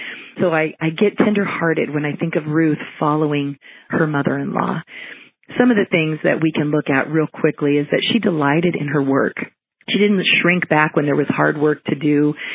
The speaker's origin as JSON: {"language": "English", "town": "Los Angeles", "region": "California", "country": "United States", "tie": "born there", "said": "But I was born in Los Angeles. I was a city girl, and I was just like, okay, baby."}